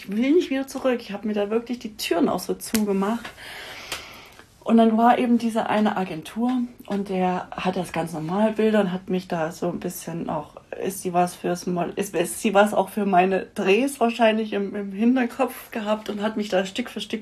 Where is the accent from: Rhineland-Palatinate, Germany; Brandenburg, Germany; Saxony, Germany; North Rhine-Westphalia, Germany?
Saxony, Germany; ich bin ja in Sachsen aufgewachsen. Das heißt, die Tschechei war eben auch nicht weit.